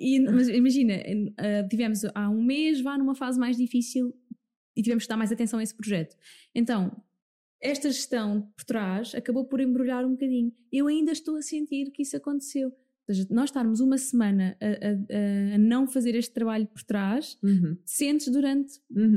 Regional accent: Alcochete, Setúbal, Portugal; É em Alcochete, na terrinha onde eu cresci.

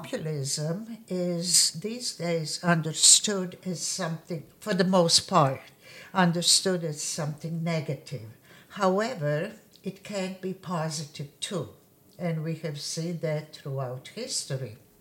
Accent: Dubrovnik, Dubrovnik-Neretva County, Croatia; English is a second language; Before the Second World War, in my hometown, which used to be Republic of Dubrovnik

